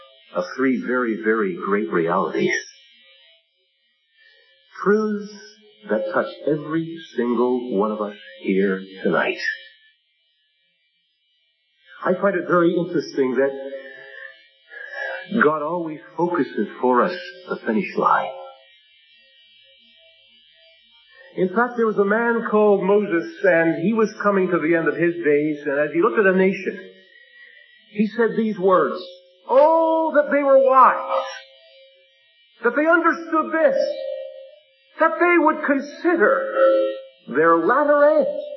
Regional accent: Leamington, Ontario, Canada; born there; I was born in Leamington, Ontario, the most southerly point in Canada.

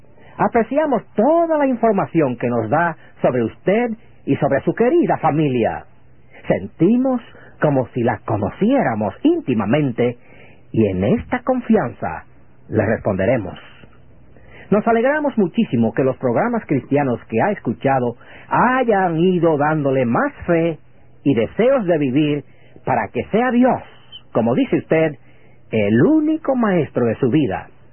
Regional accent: Dominican Republic; cuando me preguntan de dónde soy, y respondo, de la República Dominicana, donde todo el mundo hace lo que le da la gana.

